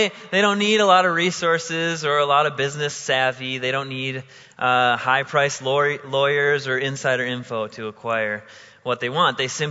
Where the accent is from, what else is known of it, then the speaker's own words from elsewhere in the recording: Wisconsin, United States; So I grew up in the Christian Reformed denomination in a small town in Wisconsin.